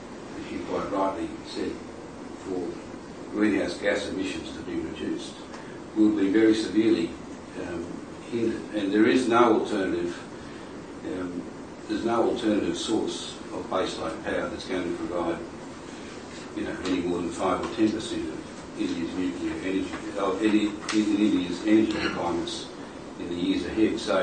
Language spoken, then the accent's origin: English; Victoria, Australia; I'm from Victoria. We've still got 300 or 400 or 500 years of brown brown coal in Victoria.